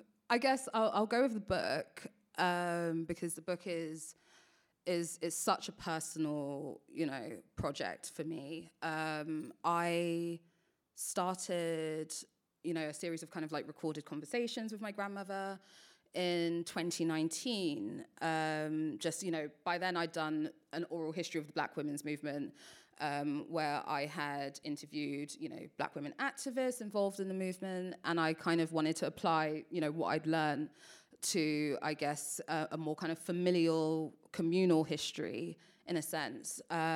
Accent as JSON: {"language": "English", "region": "London", "country": "United Kingdom", "tie": "born or raised there", "said": "I grew up in South London. Brixton was on my doorstep, and there was this whole kind of like rich tapestry"}